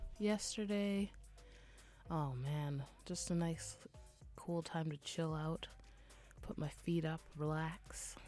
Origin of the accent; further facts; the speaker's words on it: Vancouver, British Columbia, Canada; We're from Vancouver. We don't get anything too bad.